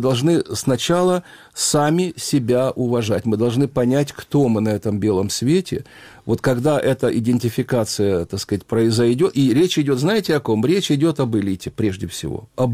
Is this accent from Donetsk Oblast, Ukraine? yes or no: no; Kyiv, Ukraine; moved away; Я говорю, да я приехал из Киева, вы, наверное, и не знаете.